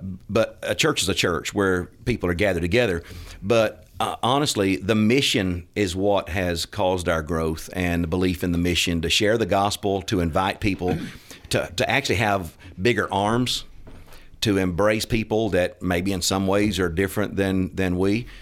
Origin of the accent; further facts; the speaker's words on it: Tallapoosa, Georgia, United States; I grew up in Tallapoosa, share the same hometown.